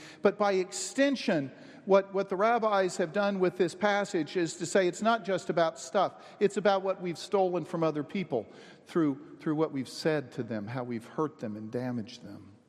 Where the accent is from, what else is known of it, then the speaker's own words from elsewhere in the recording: Texas, United States; I'm from Texas. That's not the whole enchilada.